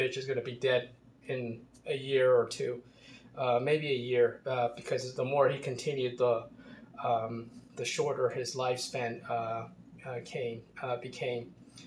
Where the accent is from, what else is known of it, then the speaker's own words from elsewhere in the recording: Baltimore, Maryland, United States; So in Baltimore, I grew up in Baltimore, Maryland.